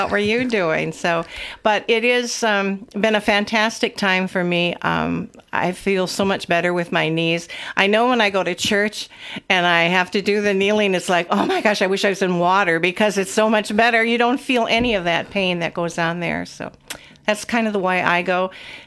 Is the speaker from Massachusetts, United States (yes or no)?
no; Avoca, Wisconsin, United States; I come from Avoca, which I think is a long enough ways.